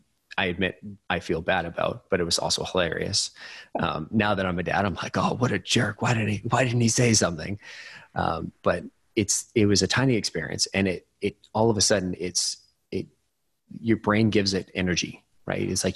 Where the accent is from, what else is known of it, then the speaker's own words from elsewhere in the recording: Canada; being Canadian.